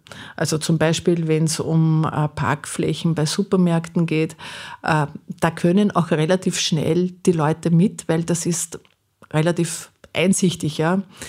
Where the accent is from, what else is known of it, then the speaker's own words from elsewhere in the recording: Linz, Upper Austria, Austria; Also ich komme ja aus Linz